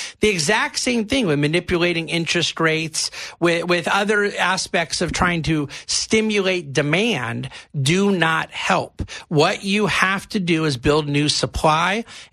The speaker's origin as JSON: {"language": "English", "country": "United States", "said": "Of course. I'm an American."}